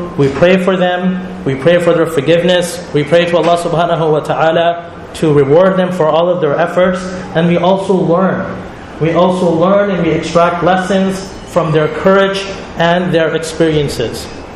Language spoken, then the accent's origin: English; Canada; As Canadian Muslims today, we enjoy, just like all other Canadians, a number of rights and freedoms, regardless of our faith, regardless of our ethnicity.